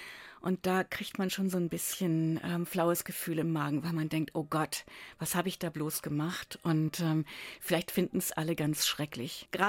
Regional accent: Lower Saxony, Germany; gerade die alte Lüneburger Seite, also die Obstbauernseite, wo ich aufgewachsen bin.

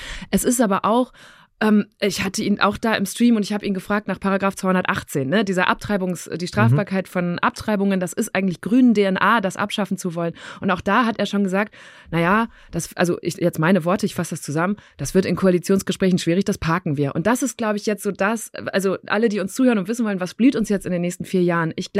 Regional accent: North Rhine-Westphalia, Germany; zum Beispiel in meinem Heimatbundesland NRW

